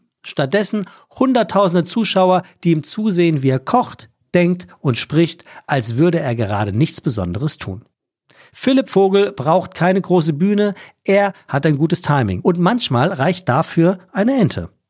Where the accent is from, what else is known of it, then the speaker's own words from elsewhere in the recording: Hesse, Germany; die war mit mir in der Grundschule im Taunus, wo ich groß geworden bin. Also wo ich Kind war.